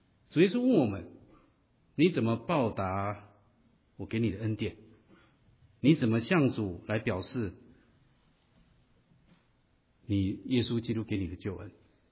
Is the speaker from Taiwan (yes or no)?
no; China; now in United States; 我们在美国生活，老中来到这里，基本上我很少碰到我们中国人